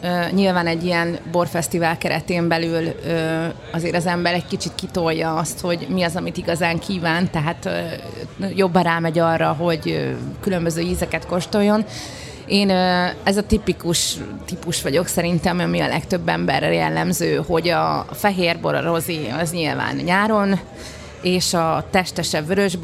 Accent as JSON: {"language": "Hungarian", "town": "Szeged", "region": "Csongrád-Csanád", "country": "Hungary", "lives_now": "Budapest, Hungary", "said": "Szegedi vagyok amúgy, de itt élek és dolgozom Budapesten."}